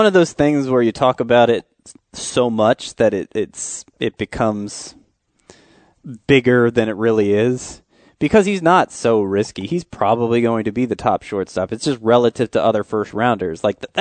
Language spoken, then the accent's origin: English; the South, United States; I'm from the South.